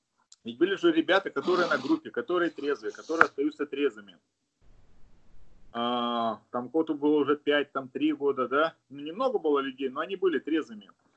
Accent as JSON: {"language": "Russian", "town": "Khabarovsk", "region": "Khabarovsk Krai", "country": "Russia", "said": "А так мы вообще первые приехали вот из Хабаровска."}